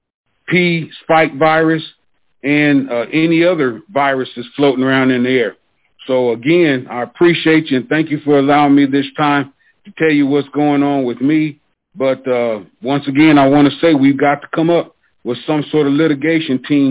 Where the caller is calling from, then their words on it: Oklahoma, United States; No, sir. I'm in Oklahoma.